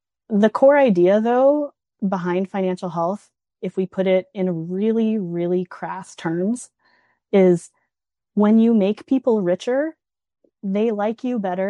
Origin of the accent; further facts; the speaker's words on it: Houston, Texas, United States; I grew up mostly in Houston, walking distance from NASA with literal rocket scientists and astronauts, touring the Johnson Space Center